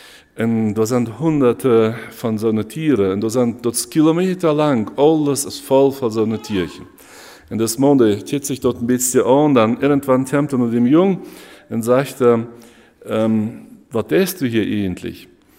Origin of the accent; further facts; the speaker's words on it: Germany; now in Mexico; Bei uns in Deutschland gibt es ein paar Meere, nicht so schmackes als bei uns hier in Mexiko, also das Golf oder Pazifik oder so.